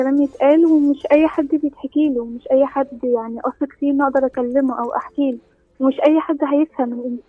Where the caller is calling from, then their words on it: Gharbia, Egypt; من الغربية.